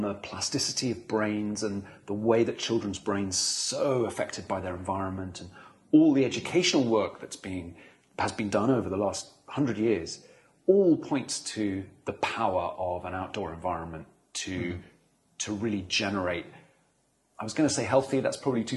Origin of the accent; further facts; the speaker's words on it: Canterbury, South East England, United Kingdom; I'm from Canterbury in Kent, which is, you know, a smallish city in the southeast of the UK.